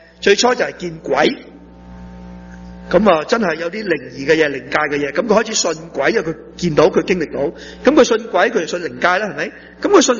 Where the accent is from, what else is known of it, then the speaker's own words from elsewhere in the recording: Malaysia; 我第一个车牌喺马来西亚考嘅，我系马来西亚人嚟嘅。